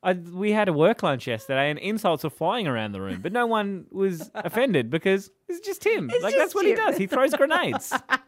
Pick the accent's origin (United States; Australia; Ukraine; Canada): Australia; We're from Australia.